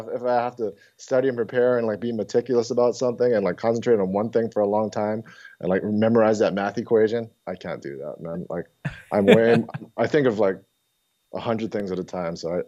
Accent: Hawaii, United States; I came from Hawaii, born and raised in Hawaii, went to University of Oregon, where there's like 3% Asian people.

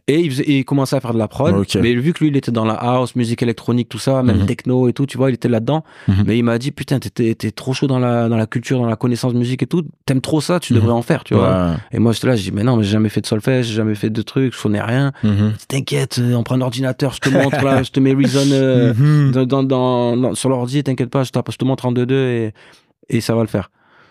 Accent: Marseille, Provence-Alpes-Côte d'Azur, France; Bah déjà, j'ai grandi à Marseille. Mm-hmm. Voilà, je suis pas de chez vous, moi je suis de Marseille.

